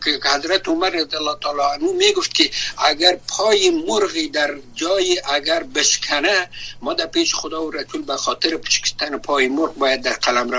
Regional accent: Afghanistan; من ایس کسایی که در افغانستان تولد شدیم، بزرگ شدیم

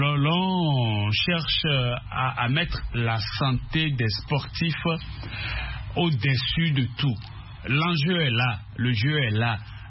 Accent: Benin; comme on le dit dans un proverbe très vulgaire chez nous au Bénin

